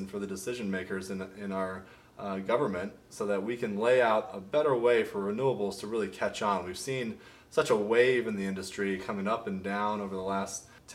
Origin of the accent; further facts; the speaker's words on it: Houston, Texas, United States; I grew up in Houston, Texas, and until the year 2004, that summer, I thought global warming was still debatable.